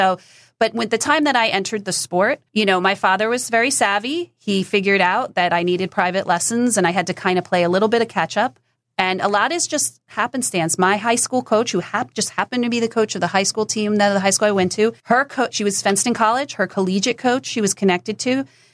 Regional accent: New Jersey, United States; I grew up in New Jersey, and there's a lot of high school varsity fencing in New Jersey.

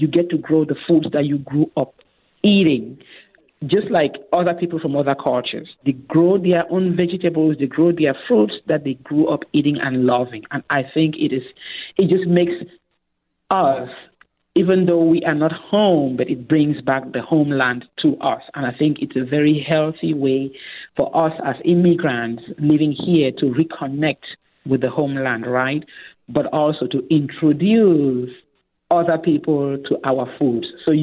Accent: Cameroon; So I am from Cameroon, right? And in Cameroon, we have certain types of vegetables.

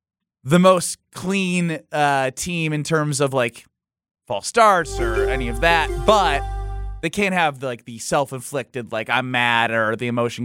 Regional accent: Chicago, Illinois, United States; I've never been to Soldier Field for a Bears, even growing up in Chicago.

